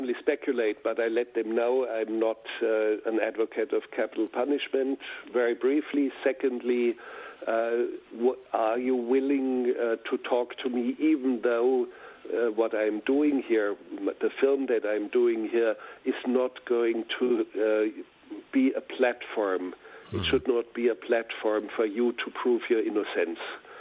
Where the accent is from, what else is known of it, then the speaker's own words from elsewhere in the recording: Bavaria, Germany; I have made feature films. I'm from Bavaria. I make documentaries.